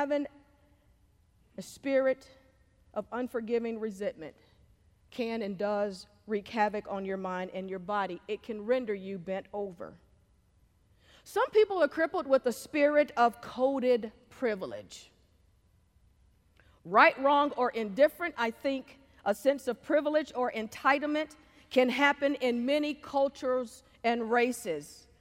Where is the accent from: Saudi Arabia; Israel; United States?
United States; Charlotte, North Carolina; who was a civil rights law attorney in Charlotte, North Carolina, my hometown.